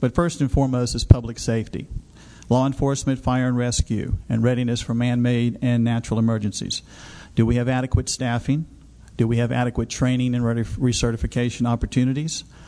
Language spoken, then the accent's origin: English; Virginia, United States; also born or lived in Lynchburg; I was born in Lynchburg, Virginia, and grew up in Appomattox County.